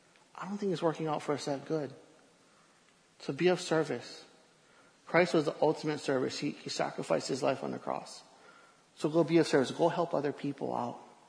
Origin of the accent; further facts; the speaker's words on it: Hawaii, United States; When I came back from treatment, it was 2007, and I'm from Hawaii.